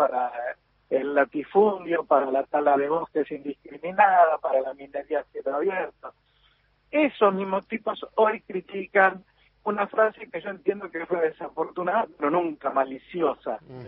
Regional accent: Argentina; gran parte de la mirada eurocentrista que tenemos los argentinos viene

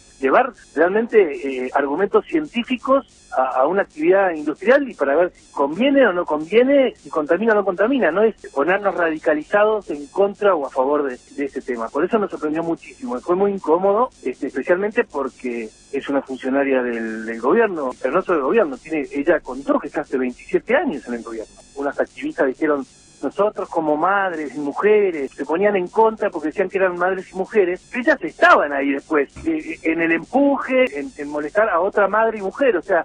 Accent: Argentina; y somos Argentina

